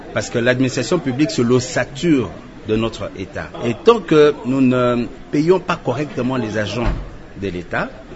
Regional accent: DR Congo; en tant que Congolais, soucieux de l'avenir de notre pays

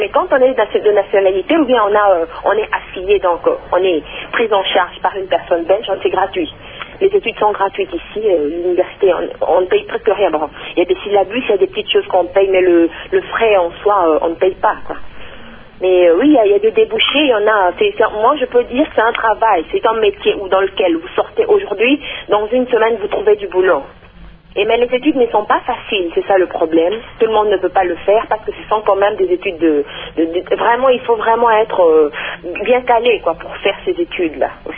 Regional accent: Kinshasa, DR Congo; Je viens de Kinshasa

